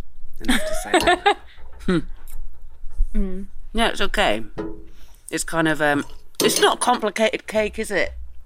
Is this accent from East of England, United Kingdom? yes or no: no; South West England, United Kingdom; And also, I'm from Dorset.